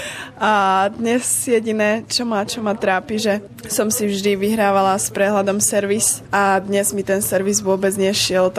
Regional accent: Topoľčany, Nitra Region, Slovakia; takže ja už vlastne ani neviem, odkiaľ som. Pretože nikto nenapísal to Topolčany.

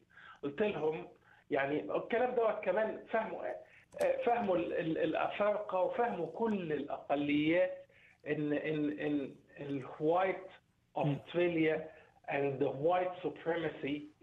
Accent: Egypt; احنا زي ما بنقول هي زي ما بيقولوا عندنا في مصر

